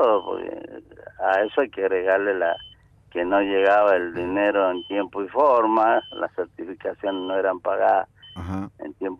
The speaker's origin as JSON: {"language": "Spanish", "country": "Argentina", "said": "yo creo que como argentino"}